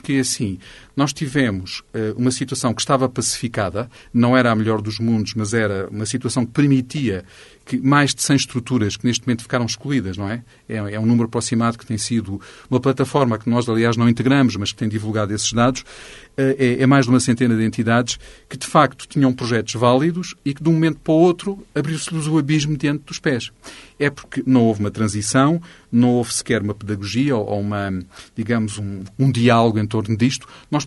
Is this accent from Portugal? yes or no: yes; Alentejo, Portugal; porque não aceitamos, sendo alentejanos, ser portugueses de segunda ordem